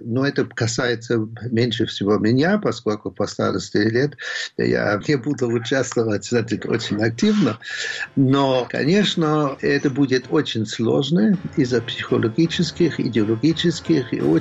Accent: Berlin, Germany; Russian is a second language; мы были в Баварии эвакуированы и вернулись на Восточный Берлин. Так что я вырос в Восточном Берлине, хотел заниматься русским языком, но не дали мне, что было странно, и я переехал, не бежавший, переехал в Западный Берлин.

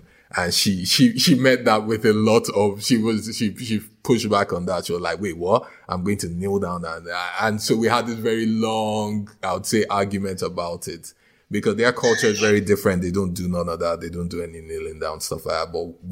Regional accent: Nigeria; Look, I'm Nigerian, so I made a point to come in my traditional wear.

